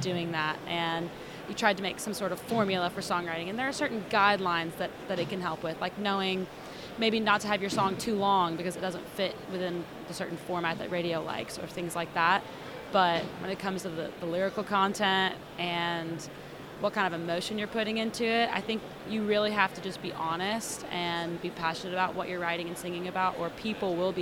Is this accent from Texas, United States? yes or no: yes; Houston, Texas, United States; now in Nashville, United States; I'm from Houston, Texas, and I grew up in the Southern hospitality, really family-oriented vibe.